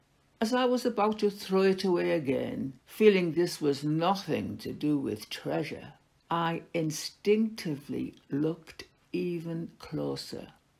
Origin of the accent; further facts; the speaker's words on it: Middlesbrough, North East England, United Kingdom; depicts my life living in my hometown of Middlesbrough. It then had the highest rates of unemployment in the UK.